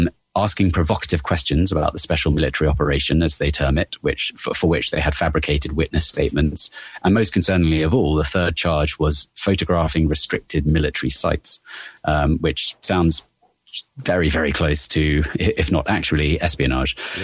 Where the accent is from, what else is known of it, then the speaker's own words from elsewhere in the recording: United Kingdom; being very British and embarrassed to cry